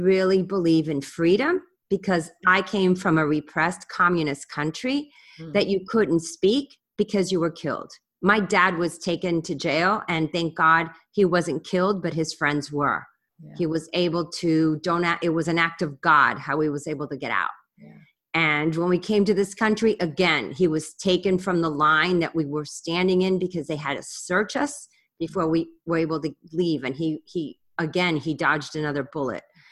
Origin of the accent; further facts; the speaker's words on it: United States; You know, I remember when I used to go to Europe when I was a teenager, and, you know, you'd go there and you'd feel such pride because you were an American.